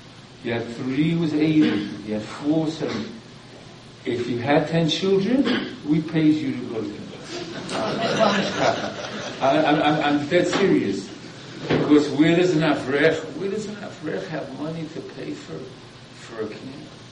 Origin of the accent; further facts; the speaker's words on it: United States; now in Israel; he knew I'm an American, and he knew that in America there's camps